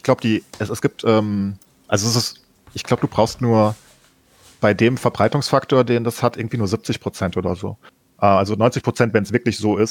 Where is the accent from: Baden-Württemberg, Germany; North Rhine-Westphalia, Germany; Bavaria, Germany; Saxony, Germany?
Bavaria, Germany; bei uns in Bayern